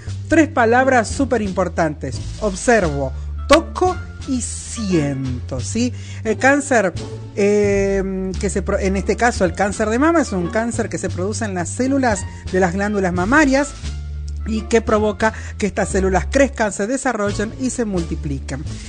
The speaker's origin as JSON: {"language": "Spanish", "country": "Argentina", "said": "En Argentina, en mi país, es una cada 8."}